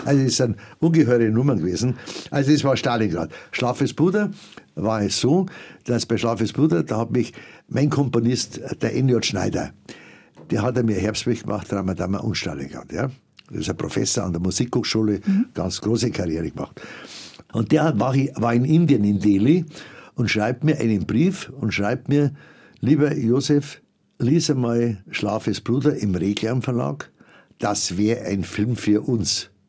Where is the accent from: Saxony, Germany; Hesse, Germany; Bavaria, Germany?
Bavaria, Germany; Munich; Und das ist mir so als Kind in Erinnerung geblieben. Und die Aufbauzeit in München 45, 46, die Trümmerfrauen oder die Rollwegen, die durch die ganze Stadt Marienplatz, da war alles voll Schutt, da sind nur die kleinen Gleise gefahren und so. Das habe ich alles miterlebt.